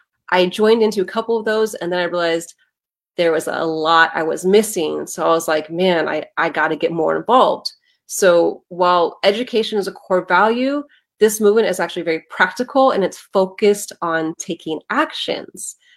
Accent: California, United States; I'm from California. I'm a parent and caregiver.

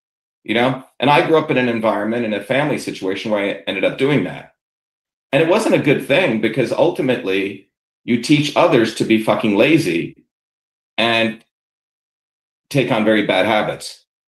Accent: Newark, New Jersey, United States; The vision of growing up in Newark, New Jersey in 1978, and you see these women who are using the typewriter are not allowed to, frankly, be technical.

